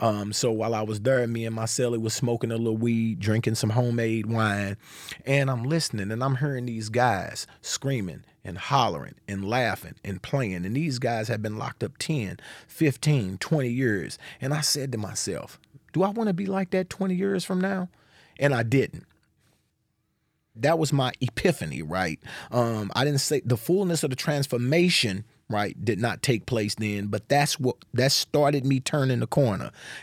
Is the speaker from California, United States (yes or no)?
no; St. Louis, Missouri, United States; So I grew up in St. Louis, Missouri. I came up in a community that was primarily impoverished, and there was drug activity and violence.